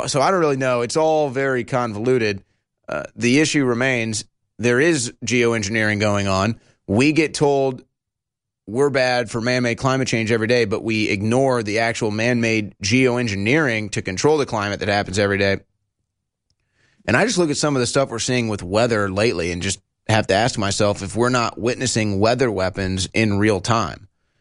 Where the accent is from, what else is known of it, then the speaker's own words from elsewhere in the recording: Missouri, United States; now in Austin, United States; I'm an implant here at Texas, and I do call Austin, Texas my home. But I was born and raised in Missouri